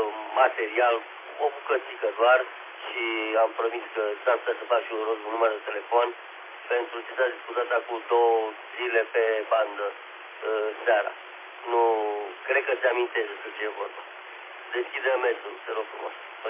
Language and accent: Romanian; Ploiești, Prahova, Romania; din Ploiești.